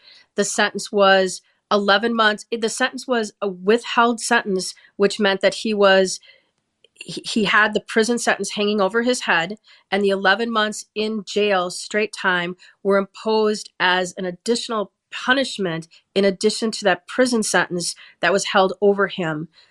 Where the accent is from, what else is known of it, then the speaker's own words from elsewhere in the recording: Wisconsin, United States; the citizens of my home state of Wisconsin.